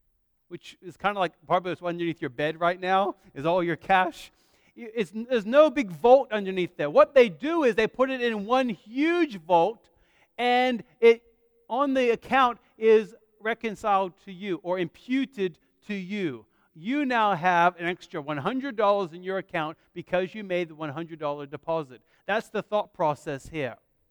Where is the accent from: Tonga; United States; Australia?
Australia; born there; although I don't sound like it, I was born in Australia.